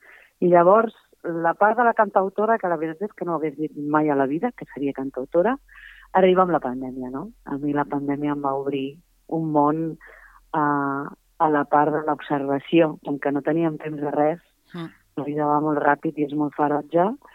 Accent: Tiana, Catalonia, Spain; Jo soc del Maresme, de Tiana, lliure i tropical, i llavors, doncs, bueno, les lletres és un recull de la meva infantesa

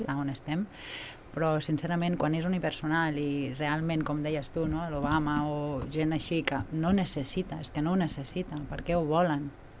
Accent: Sabadell, Catalonia, Spain; Jo personalment, de petita vivia a Sabadell, en una barriada molt humil, a Caputxaner, i hi havia moltes ètnies gitanes.

